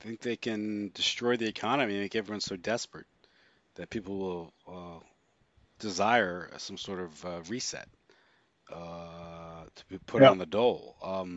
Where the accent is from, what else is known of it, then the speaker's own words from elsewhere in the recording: Canada; I, as a Canadian, and more importantly, as a parent who wants a better future